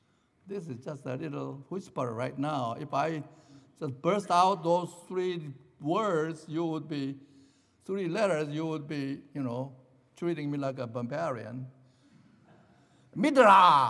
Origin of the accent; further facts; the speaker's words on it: South Korea; when I was growing up in South Korea.